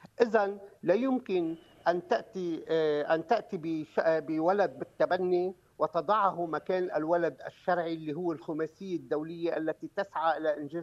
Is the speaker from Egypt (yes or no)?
no; Lebanon; نحن كمواطنين لبنانيين